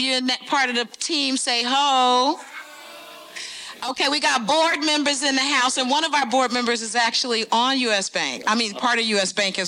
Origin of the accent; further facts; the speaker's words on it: Newark, New Jersey, United States; also born or lived in Scotch Plains, New Jersey; And so, growing up in Newark, we left Newark. So here's a couple things we're just defining that have kind of led me to today. When I was in the third grade, we left Newark and moved to Scotch Plains, New Jersey, which is similar to Edina.